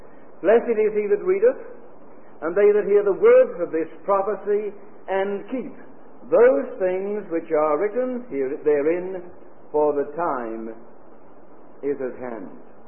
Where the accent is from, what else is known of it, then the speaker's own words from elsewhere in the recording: England, United Kingdom; I'm sure as an Englishman I don't understand why